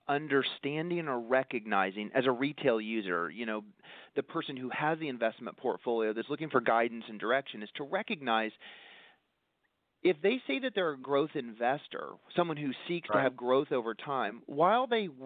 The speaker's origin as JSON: {"language": "English", "region": "Missouri", "country": "United States", "tie": "born or raised there", "said": "my office is in Beverly Hills, California, but I'm born and raised in the Show Me State, Missouri. And my family had farms in Kansas."}